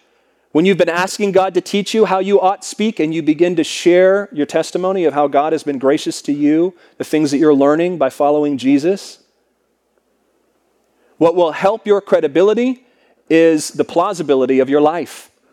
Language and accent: English; West Coast, United States; Where I come from San Diego up to Seattle, it's not the same.